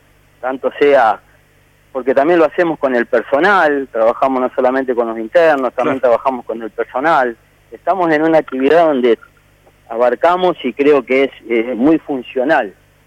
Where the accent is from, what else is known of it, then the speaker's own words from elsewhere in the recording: Laguna Paiva, Santa Fe, Argentina; now in Vera, Argentina; yo soy de Laguna Paiva.